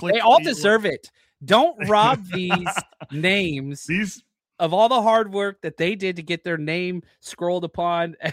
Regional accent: Texas, United States; what's funny is because I'm from Texas

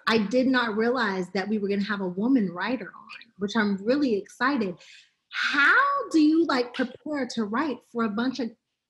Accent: Pittsburgh, Pennsylvania, United States; I'm from Pittsburgh, so right.

